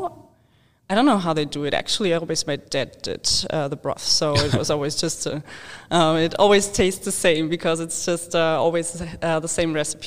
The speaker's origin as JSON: {"language": "English", "region": "Bavaria", "country": "Germany", "said": "All right, so in the area where I come from Bavaria."}